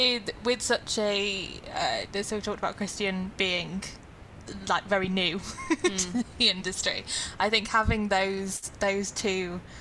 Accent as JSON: {"language": "English", "town": "Leeds", "region": "Yorkshire", "country": "United Kingdom", "accent": "Leeds", "said": "It is. You never get to hear my accent on stage, probably because it's, you know, it might not be relevant for every character"}